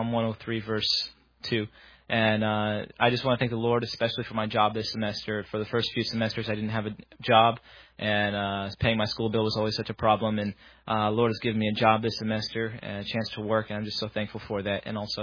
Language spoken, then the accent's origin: English; Lattimore, North Carolina, United States; Good morning … from Lattimore, North Carolina.